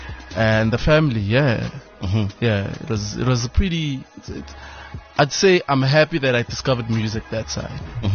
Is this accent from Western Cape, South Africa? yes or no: no; Siyabuswa, Mpumalanga, South Africa; Grew up in Siyabuswa, in MP. That's where the love actually started, man, for music, you know.